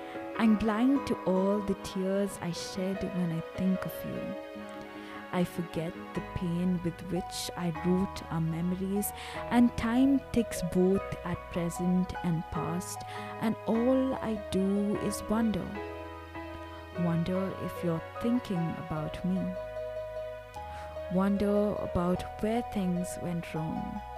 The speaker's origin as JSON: {"language": "English", "region": "South India", "country": "India", "said": "Okay, when I say Indian, I mean like South Indian. It's not that cold here."}